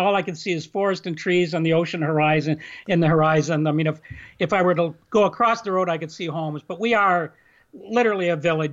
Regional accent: Toronto, Ontario, Canada; I grew up in Toronto. I was a city boy

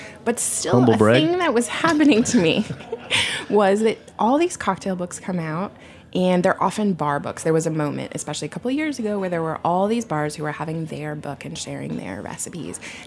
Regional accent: Portland, Oregon, United States; I'm from Portland. I like beer.

